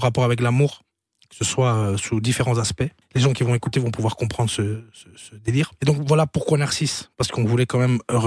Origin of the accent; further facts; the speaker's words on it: Charleroi, Wallonia, Belgium; Donc moi, je viens de Charleroi.